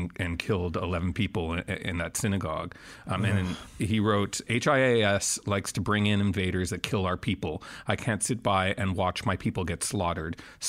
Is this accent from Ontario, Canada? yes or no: no; Montreal, Quebec, Canada; I grew up in Montreal, Canada